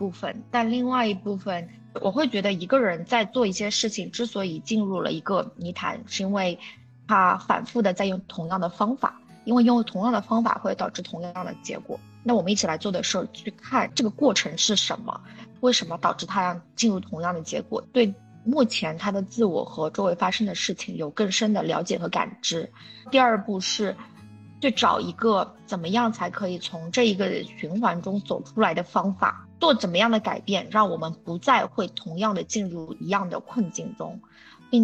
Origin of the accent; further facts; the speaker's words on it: Shanghai, China; 因为我是上海的嘛，